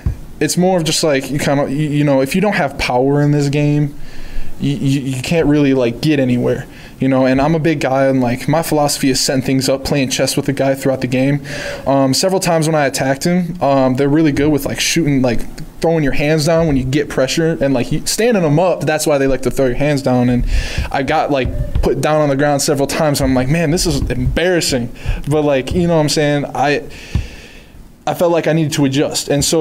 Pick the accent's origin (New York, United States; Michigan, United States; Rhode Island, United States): Michigan, United States; Like, I'm from Michigan, so, like, Ford Field is decently big.